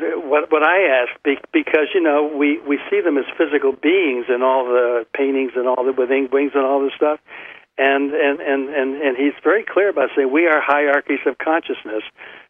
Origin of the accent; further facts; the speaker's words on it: Buffalo, New York, United States; now in Hoboken, United States; I grew up in Buffalo, New York, and I always tell people that I was emotionally scarred by winter.